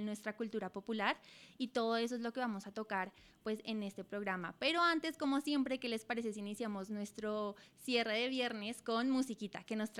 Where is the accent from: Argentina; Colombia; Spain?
Colombia; en el que nosotros estamos también como colombianos precisamente.